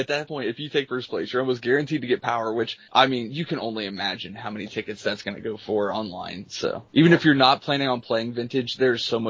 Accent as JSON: {"language": "English", "town": "Dayton", "region": "Ohio", "country": "United States", "said": "Well, I'm from Dayton, Ohio, which is"}